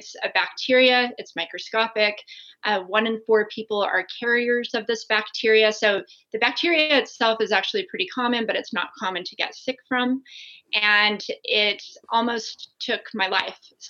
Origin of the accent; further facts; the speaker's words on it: Las Vegas, Nevada, United States; I grew up in Las Vegas and grew up as a snowboarder, which not many snowboarders come out of Vegas